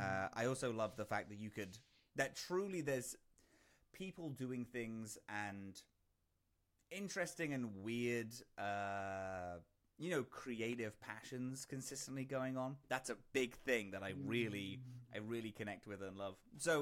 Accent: London, United Kingdom; now in Toronto, Canada; I'm from London, in the UK originally, and I currently live in Toronto in Canada.

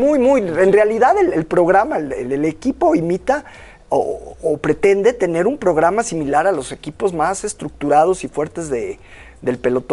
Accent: Mexico; La genética mexicana y el tipo de, digamos, lo que tenemos como mexicanos abona perfectamente al ciclismo

